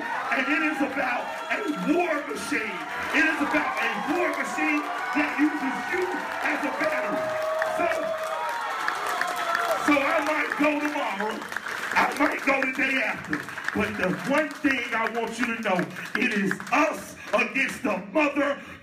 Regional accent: Atlanta, Georgia, United States; I'm from Atlanta, Georgia, and something said, just look for something Martin King might have said.

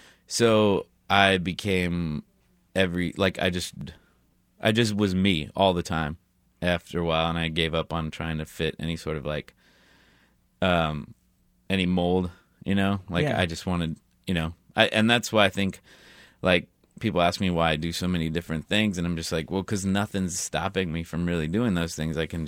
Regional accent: El Paso, Texas, United States; I grew up in El Paso, Texas, which is a border town. Just across the other side is Juarez, Mexico. So those two cities are sort of intertwined.

